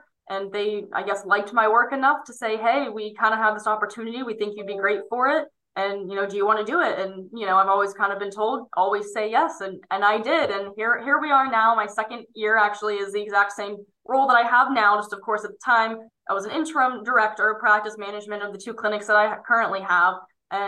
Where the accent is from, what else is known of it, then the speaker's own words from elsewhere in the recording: State College, Pennsylvania, United States; And actually again, being my hometown around, State College, Pennsylvania, with the Pennsylvania State University.